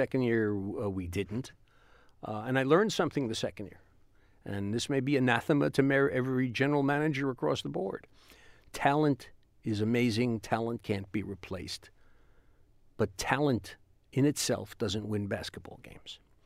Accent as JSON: {"language": "English", "town": "North Bergen", "region": "New Jersey", "country": "United States", "tie": "born or raised there", "said": "We grew up in North Bergen, New Jersey."}